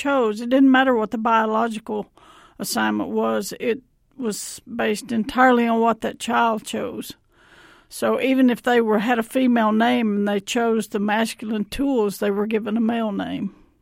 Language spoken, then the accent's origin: English; Odessa, Texas, United States; I was raised in Odessa, Texas, which is essentially the desert.